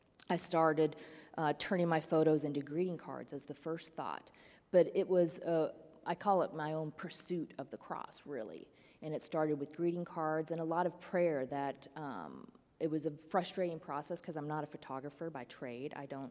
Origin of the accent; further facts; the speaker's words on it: Springfield, Missouri, United States; now in Kansas City, United States; I grew up in Springfield, Missouri. I've lived in Kansas City about 18 years, and grew up with great parents and going to church.